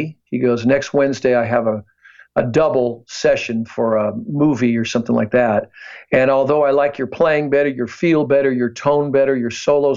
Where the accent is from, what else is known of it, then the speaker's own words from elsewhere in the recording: Pasadena, California, United States; I'm from Pasadena.